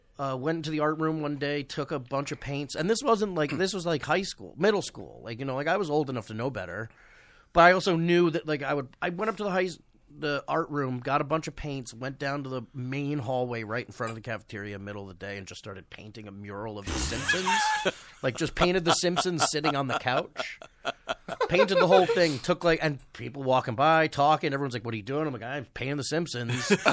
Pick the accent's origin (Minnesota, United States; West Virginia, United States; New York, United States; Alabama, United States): New York, United States; Eastchester; Westchester. I grew up in Eastchester.